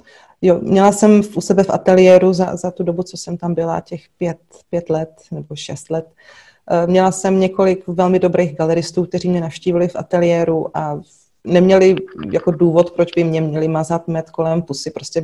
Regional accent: Prague, Czechia; jsem prostě rodilej Pražák

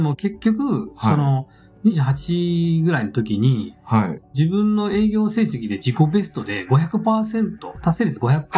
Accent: Kobe, Hyogo, Japan; 思いっきり私神戸出身なので

